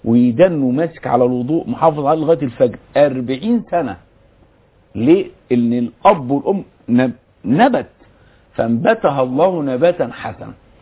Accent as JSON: {"language": "Arabic", "country": "Egypt", "said": "بالنسبة لنا كمصريين أو كعرب"}